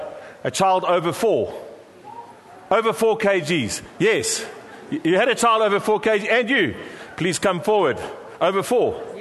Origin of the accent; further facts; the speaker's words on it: Durban, KwaZulu-Natal, South Africa; I said, no, I'm from Durban.